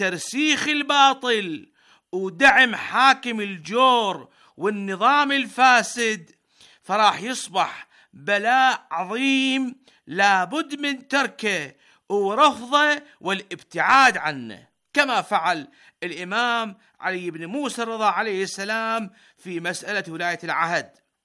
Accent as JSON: {"language": "Arabic", "country": "Iraq", "said": "إحنا العراقيين الحق الأول بالنسبة لنا"}